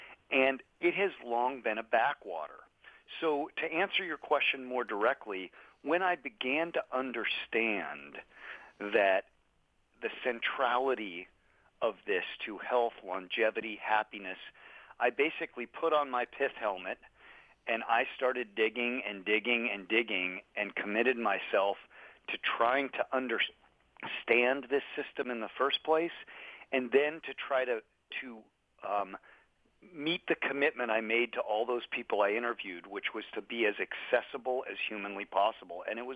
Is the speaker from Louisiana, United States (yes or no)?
no; Colorado, United States; we grew up in Colorado